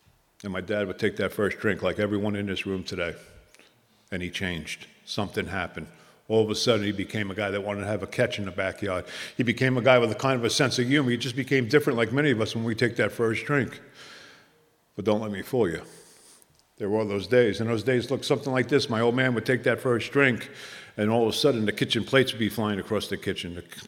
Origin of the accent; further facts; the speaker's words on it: New Jersey, United States; I come from the Jersey.